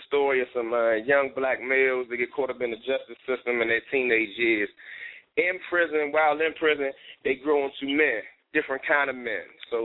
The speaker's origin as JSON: {"language": "English", "town": "Washington", "region": "District of Columbia", "country": "United States", "said": "I'm from Washington, D.C., you know what I mean?"}